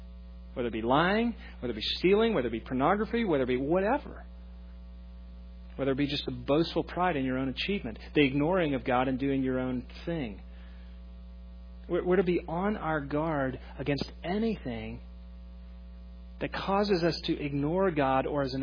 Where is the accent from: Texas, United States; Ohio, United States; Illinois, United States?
Texas, United States; I mean, I'm from Texas.